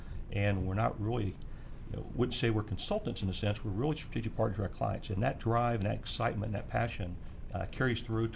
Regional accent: Shelby, North Carolina, United States; I grew up in North Carolina, Shelby, North Carolina, foothills of the Appalachian Mountains, and then later in Chapel Hill, North Carolina.

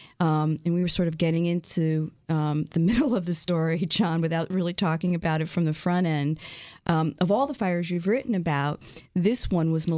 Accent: Northeast, United States; which I'm a girl from the Northeast, and there's no culture of arson in the Northeast.

